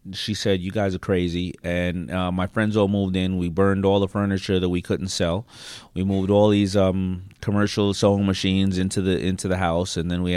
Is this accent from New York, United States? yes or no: yes; Queens, New York, United States; growing up in Hollis, Queens, I mean, listen, everybody's from Queens.